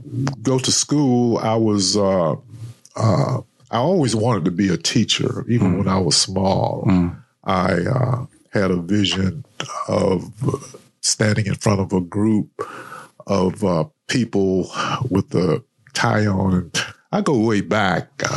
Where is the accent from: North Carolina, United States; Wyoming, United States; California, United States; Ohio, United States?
North Carolina, United States; Rocky Mount; I grew up in Rocky Mount, by the way, which is about an hour east of Raleigh.